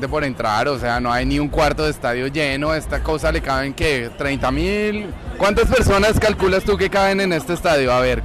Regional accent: Colombia; now in Valladolid, Spain; Somos bueno, colombianos, estamos en Valladolid

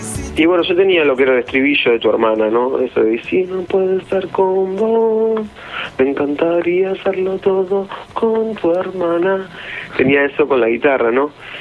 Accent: Argentina; soy argentino y sé lo lejano que estamos, ¿no?

